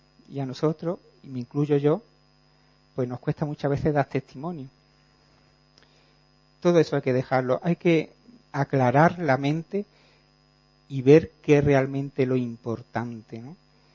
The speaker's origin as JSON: {"language": "Spanish", "region": "London", "country": "United Kingdom", "second_language": "Spanish", "said": "Yo que soy del norte de Londres, pero bueno, y mi pronunciación no es muy..."}